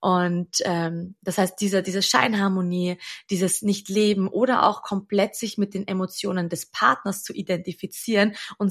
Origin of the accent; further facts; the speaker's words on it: Austria; ich glaube, den gibt es in Deutschland auch, aber bei uns in Österreich sagt man